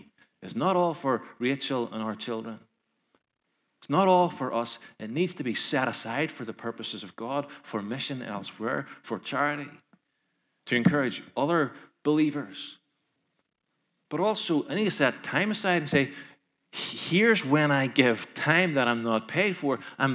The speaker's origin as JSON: {"language": "English", "town": "Carrickfergus", "region": "Northern Ireland", "country": "United Kingdom", "tie": "born or raised there", "said": "A loyalist feud in my hometown of Carrickfergus claimed the life of a loyalist called George Gilmore. People who I went to school with are caught up in that."}